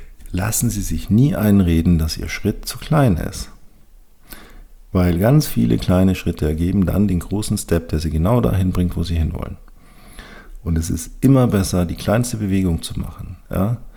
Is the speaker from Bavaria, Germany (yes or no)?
yes; Bavaria, Germany; accent: Bavarian; Ja, ich bin zweisprachig aufgewachsen, ich spreche auch Bayerisch